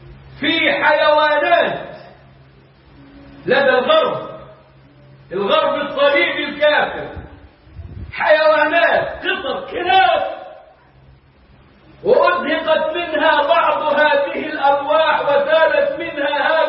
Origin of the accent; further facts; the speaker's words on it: Egypt; بلدنا مصر